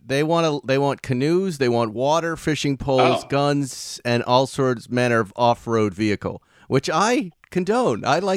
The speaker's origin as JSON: {"language": "English", "region": "Massachusetts", "country": "United States", "said": "I'm from the East Coast, and I wanted to go to Boston, live in New York."}